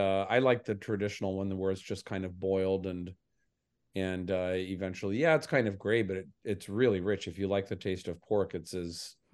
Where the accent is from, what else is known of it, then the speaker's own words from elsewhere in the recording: Jasper, Indiana, United States; My hometown of Jasper, Indiana, had three breweries on the cusp of Prohibition